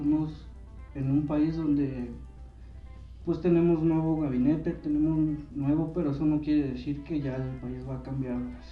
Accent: Mexico; nosotros como mexicanos pues nos ofendemos, nos causa náuseas

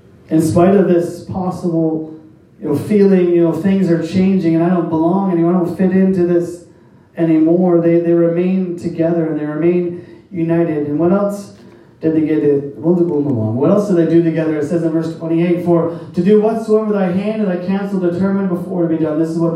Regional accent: Canada; people would ask, oh, are you American? No, I'm not. How dare you? I'm Canadian.

